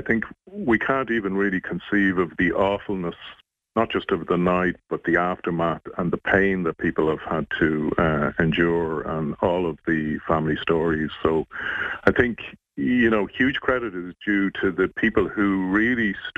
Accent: Dublin, Leinster, Ireland; I grew up on Dublin's north side. This was my community. These were my people

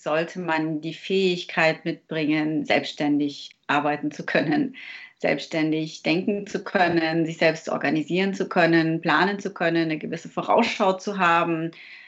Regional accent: Munich, Bavaria, Germany; born there; now in Stuttgart, Germany; ich bin gebürtige Münchnerin. Ich komme nicht ursprünglich aus Stuttgart.

